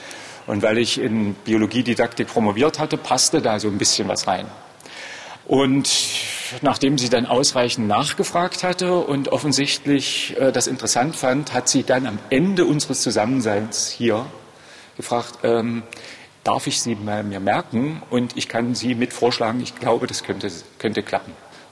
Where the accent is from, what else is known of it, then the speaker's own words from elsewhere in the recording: Halle, Saxony-Anhalt, Germany; Ich bin in Halle groß geworden und habe auch da studiert.